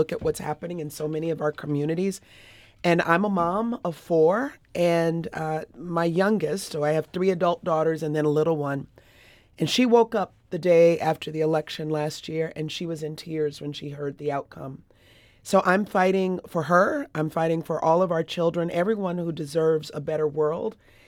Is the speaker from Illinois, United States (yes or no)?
yes; Chicago, Illinois, United States; Born and raised on the South Side, still live on the South Side.